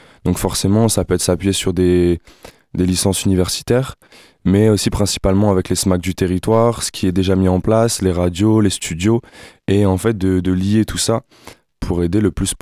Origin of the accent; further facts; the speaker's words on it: Lens, Hauts-de-France, France; comme je suis originaire du Nord, sûrement là-bas aussi très prochainement.